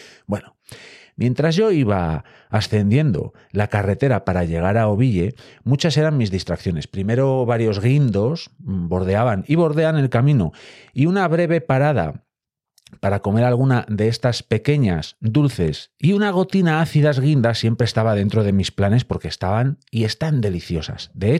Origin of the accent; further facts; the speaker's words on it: Castile and León, Spain; Y tened en cuenta que en León, al frío, le llamamos fresco. Bueno, cosas nuestras, cosas de por aquí, de estas gentes.